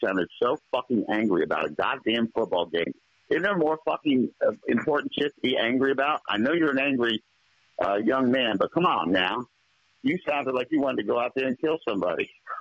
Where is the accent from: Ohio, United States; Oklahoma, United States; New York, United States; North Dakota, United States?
Ohio, United States; Urbana; Oh, so you've been to my hometown, huh?